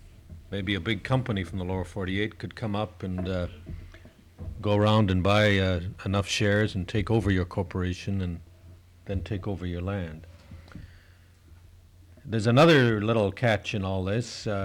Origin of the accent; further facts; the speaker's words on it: Canada; I'm from Canada, and I spent 3 years in the Canadian Arctic